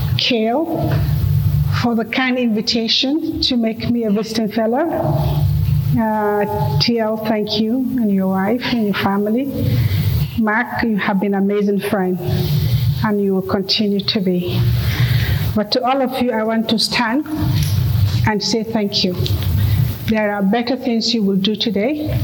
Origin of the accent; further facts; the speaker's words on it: Northern Nigeria, Nigeria; born there; I was born in the northern part of Nigeria.